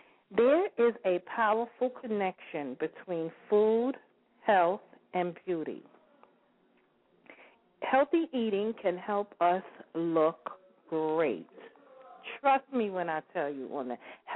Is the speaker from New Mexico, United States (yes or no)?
no; New York, United States; Had to throw that … up in there because, you know, I am from New York.